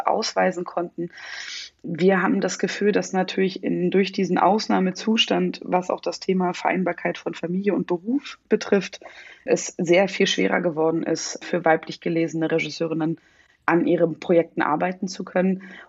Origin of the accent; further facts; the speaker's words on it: Germany; weil ich bin weißer als weiß. Ich komme aus Deutschland. Ich habe, außer dass meine Vorfahren aus Schlesien kamen, kann ich mit nichts arbeiten.